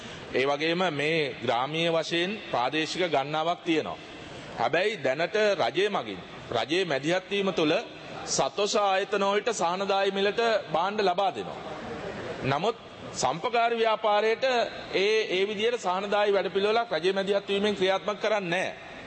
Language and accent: Sinhala; Dambadeniya, North Western Province, Sri Lanka; මගේ ගමේ දඹදෙනියේ